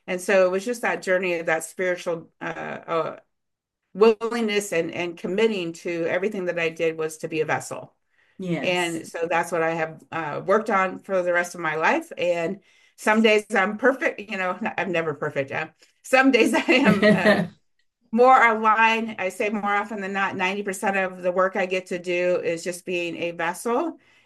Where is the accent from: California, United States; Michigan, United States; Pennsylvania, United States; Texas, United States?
California, United States; Victorville; And my hometown, if those of you that have any clue where Victorville, California is, that was where I grew up at.